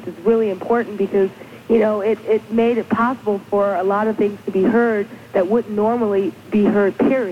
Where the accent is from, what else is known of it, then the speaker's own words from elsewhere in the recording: Los Angeles, California, United States; I grew up in Los Angeles, but I'll miss this radio station.